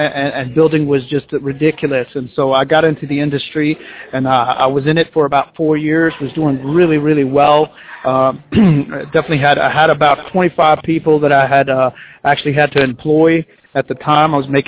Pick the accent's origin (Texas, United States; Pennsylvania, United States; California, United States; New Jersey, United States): New Jersey, United States; first language Spanish; English is a second language; Spanish was my first language, and then of course I grew up in New Jersey, then moved to the south of North Carolina about 20 years ago.